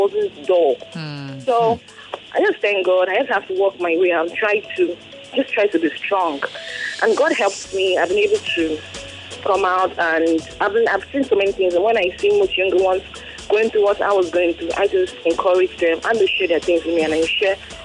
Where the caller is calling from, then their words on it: Lekki, Lagos, Nigeria; I'm calling from Lekki.